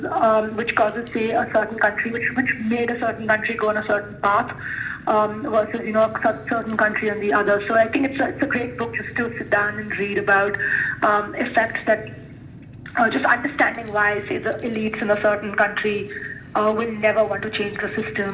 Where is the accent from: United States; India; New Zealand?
India; growing up in India, I come to a developed world.